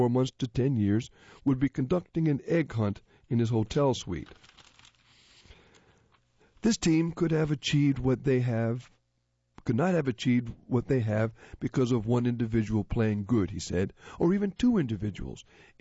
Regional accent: Chicago, Illinois, United States; I grew up Polish in Chicago.

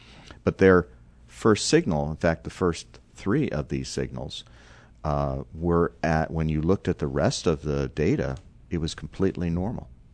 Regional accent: Illinois, United States; I grew up in Northern Illinois and watched the TV weather guy on Channel 2.

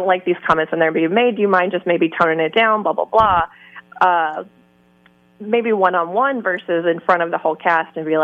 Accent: Mississippi, United States; I'm from the South, I'm from Mississippi, and whenever I'm home, that sort of behavior is a lot stronger than when I'm up here.

